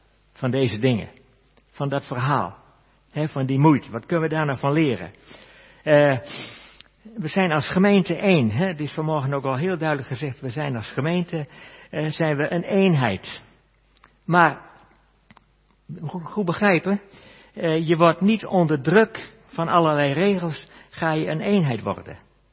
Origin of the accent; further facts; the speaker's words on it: Netherlands; En natuurlijk, wij zijn Hollanders.